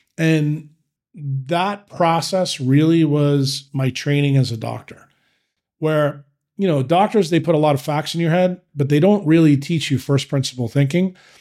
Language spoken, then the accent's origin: English; New York, United States; because I told you the story with me growing up in New York.